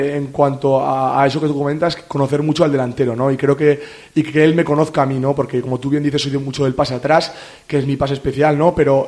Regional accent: Pamplona, Navarre, Spain; Porque echaba mucho de menos Pamplona, echaba mucho de menos mi tierra

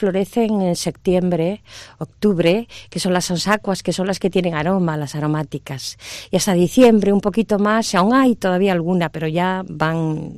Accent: Marín, Galicia, Spain; para los que somos de Marín, el mar es algo importante en nuestras vidas. Hemos crecido en la orilla del mar.

